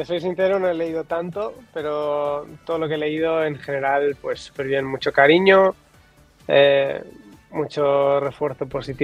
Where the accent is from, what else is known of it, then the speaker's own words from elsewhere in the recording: Barcelona, Catalonia, Spain; also born or lived in United States; yo nací en Estados Unidos, mi padre y mi madre son de ahí, entonces crecí en una casa bilingüe porque se mudaron a Barcelona cuando yo era pequeño. Entonces yo tengo este pupurri particular de culturas, ¿no? Tanto americana, española, catalana